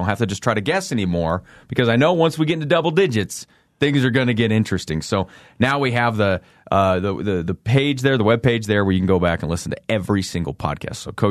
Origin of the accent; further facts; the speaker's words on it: Colorado, United States; I grew up in Eastern Colorado, about 3.5 hours from here